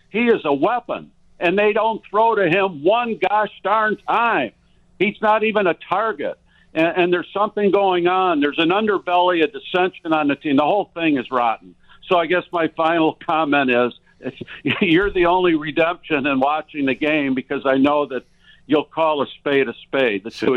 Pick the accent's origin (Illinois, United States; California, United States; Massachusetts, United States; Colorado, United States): Illinois, United States; Chicago; Hey, guys, I'm a 75-year-old, born and raised in Chicago.